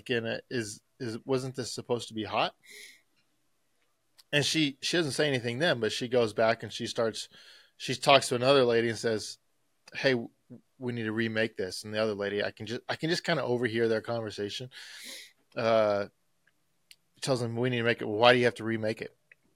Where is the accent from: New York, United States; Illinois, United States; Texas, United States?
Texas, United States; Canyon; from Canyon, Texas. Man, Texas is just so good.